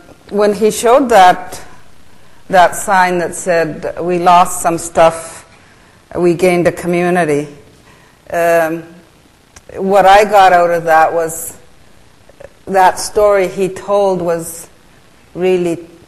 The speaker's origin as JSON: {"language": "English", "town": "Kuujjuaq", "region": "Quebec", "country": "Canada", "first_language": "Inuktitut", "second_language": "English", "said": "I just wanted to say a few words in my language, which is Inuktitut. I'm from Kujuak in Nunavik, in the northern part of the province of Quebec, on the Angava coast."}